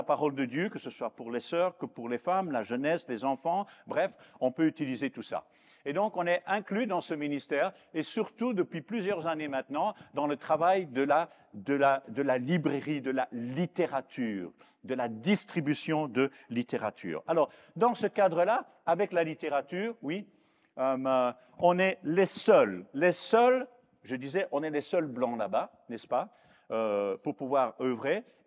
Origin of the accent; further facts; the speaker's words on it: Belgium; plus de 375, là, dans ce pays-là, comparé avec 75 chez nous, 3 dans notre petite Belgique